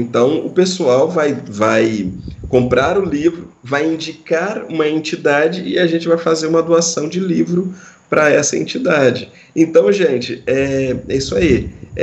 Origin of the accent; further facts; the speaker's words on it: Colatina, Espírito Santo, Brazil; Nós somos Colatina, Espírito Santo.